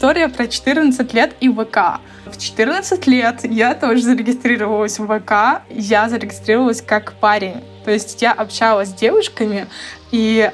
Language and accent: Russian; Khasavyurt, Dagestan, Russia; мне 25 лет, я тоже из Дагестана.